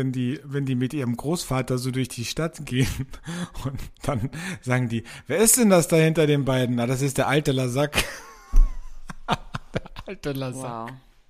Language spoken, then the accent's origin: German; Austria; Ich fand es ja ganz lustig, bei uns in Österreich gibt es seit einiger Zeit im Radio Nachrichten in einfacher Sprache.